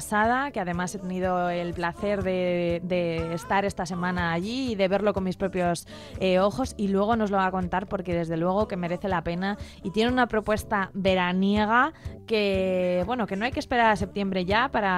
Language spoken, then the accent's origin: Spanish; Cantabria, Spain; porque estamos viajando a Cantabria, estamos viajando a mi tierra, que ya lo sabéis todos porque soy muy pesada y todos los fines de semana pues os lo voy contando.